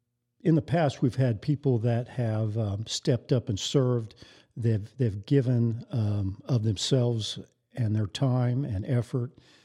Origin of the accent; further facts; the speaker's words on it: Phoenix, Arizona, United States; born there; I was born in Phoenix, Arizona. I moved here several years ago, and my wife and I, we liked it so much here.